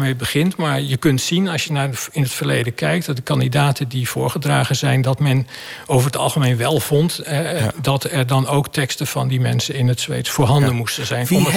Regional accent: Netherlands; Nou, ik ben een Nederlander

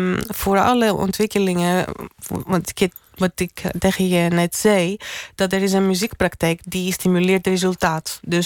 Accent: Greece; Toen ik klein was in Griekenland.

